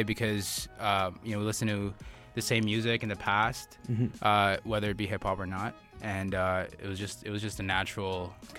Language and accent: English; Richmond, British Columbia, Canada; I performed in Steveston. So if y'all don't know, we're from Richmond. Shout out to Richmond.